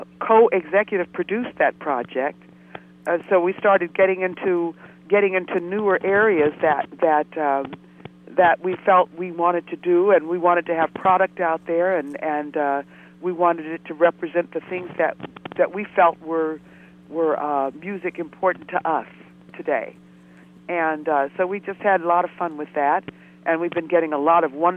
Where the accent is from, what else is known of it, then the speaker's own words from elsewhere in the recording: Jersey City, New Jersey, United States; born there; I was born in Jersey City.